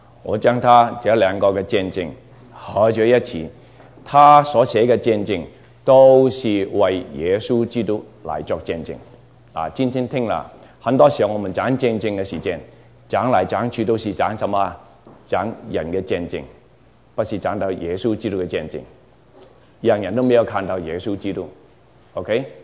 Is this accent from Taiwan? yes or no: no; Hong Kong; 我是从香港来，我是香港长大